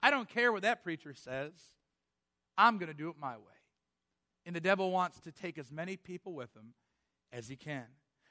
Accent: United States; But we're Americans, and we have the freedoms to worship, and we're thankful for that.

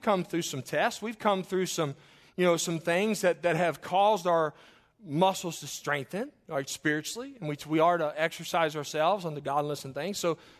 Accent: Claryville, Kentucky, United States; I grew up in Kentucky, and I remember we had well water for the longest time when I lived at my mom's. We were across the field from my grandparents in Claryville, Kentucky.

